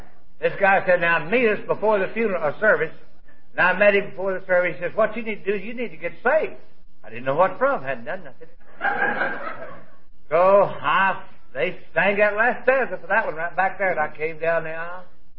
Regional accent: Texas, United States; I was raised in Texas. We have dry counties where they don't believe in anything.

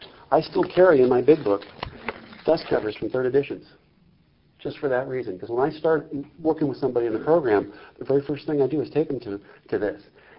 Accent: New Jersey, United States; And I grew up in New Jersey, you know.

